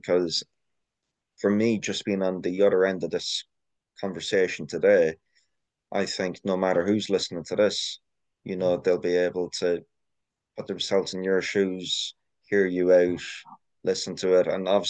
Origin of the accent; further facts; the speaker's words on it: Ireland; growing up in Ireland